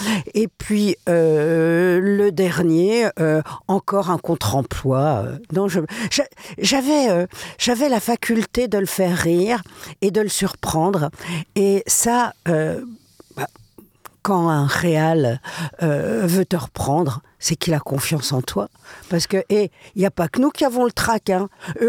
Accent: Brussels, Brussels-Capital Region, Belgium; moved away as an adult; je venais de ma Belgique natale, je suis née à Bruxelles, et j'avais fait du théâtre. J'arrivais à Paris

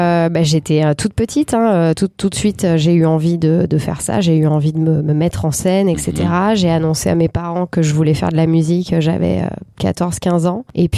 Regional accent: Marseille, Provence-Alpes-Côte d'Azur, France; also born or lived in Nantes; Je suis un peu de partout d'ailleurs parce que je suis née à Nantes, j'ai grandi à Marseille, ma mère est italienne et actuellement mes parents vivent en Italie. Donc je suis à moitié italienne, à moitié française, à moitié bretonne.

